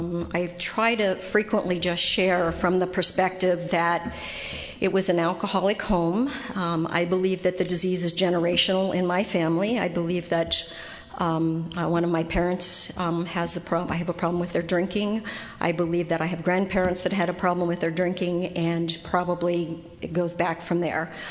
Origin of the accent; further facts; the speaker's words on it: Pennsylvania, United States; born there; I'm not from California originally. I was born in the state of Pennsylvania.